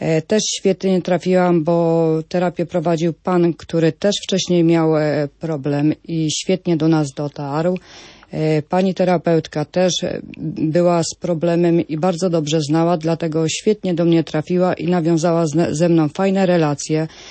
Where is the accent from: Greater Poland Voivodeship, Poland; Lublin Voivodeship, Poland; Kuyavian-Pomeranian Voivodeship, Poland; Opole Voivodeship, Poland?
Greater Poland Voivodeship, Poland; Konin; jestem alkoholiczką i jestem z Konina.